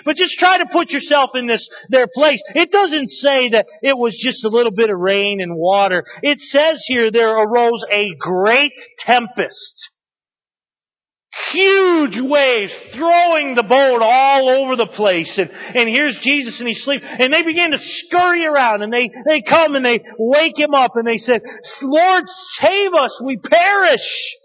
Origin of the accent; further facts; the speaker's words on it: New England, United States; We grew up in New England. We've done whale watches.